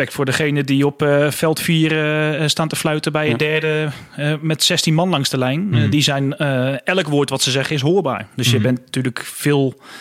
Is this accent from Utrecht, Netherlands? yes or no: yes; Houten, Utrecht, Netherlands; ik zat dus in Houten op school. En zijn zus woonde bij ons in Houten.